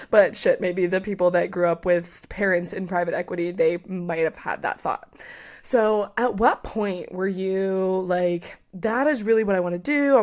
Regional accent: Ohio, United States; I grew up in Ohio, and so I see a lot of people from Ohio.

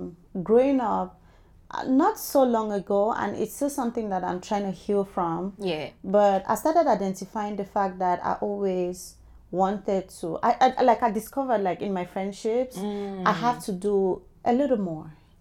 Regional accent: Cameroon; I'm African. Yeah. I come from Cameroon. I grew up in a small village

